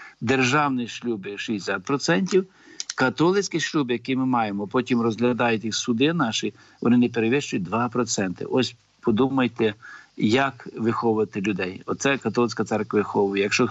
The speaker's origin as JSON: {"language": "Ukrainian", "town": "Kornochivka", "region": "Khmelnytskyi Oblast", "country": "Ukraine", "tie": "born or raised there", "said": "А я родом з Хмельниччини, біля Кам'янець-Подільського, недалечко, є таке село Корночівка, Дезіньків, Корночівка. А я звідти родом, так, з тої сторони України."}